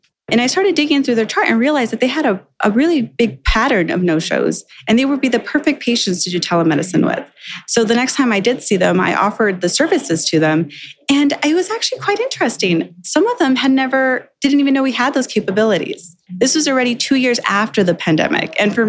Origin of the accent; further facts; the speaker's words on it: Los Angeles, California, United States; born there; I was born in Los Angeles. I'm a Latina American.